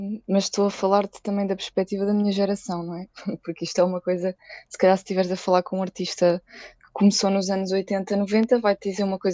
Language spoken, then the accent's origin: Portuguese; Castelo Branco, Portugal; Acho que tenho muito privilégio por ter nascido e crescido em Castelo Branco